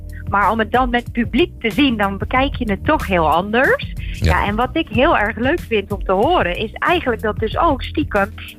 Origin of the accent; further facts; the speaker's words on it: Enschede, Overijssel, Netherlands; born there; ik ben ook geboren in Enschede.